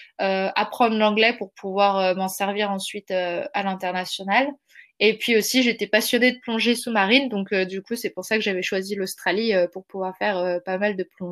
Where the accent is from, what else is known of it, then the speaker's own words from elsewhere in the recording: Lyon, Auvergne-Rhône-Alpes, France; also born or lived in Villeurbanne / Iseron / Vouvray; fait mon école primaire à Iseron, donc c'est dans les monts du Lyonnais, et après Vouvray et Lyon